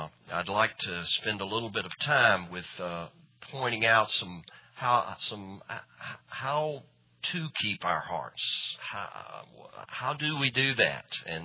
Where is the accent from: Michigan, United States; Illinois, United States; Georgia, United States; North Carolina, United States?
Georgia, United States; Hapeville; I remember I grew up in Hapeville, and I knew all the ins and outs of Hapeville.